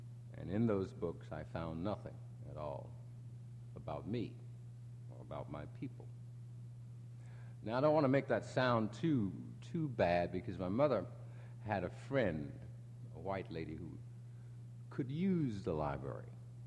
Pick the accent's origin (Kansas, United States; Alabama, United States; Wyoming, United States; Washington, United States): Alabama, United States; born there; I like to tell them that originally I was born in Alabama. I was born in Alabama, and originally at a time in the South when there were no books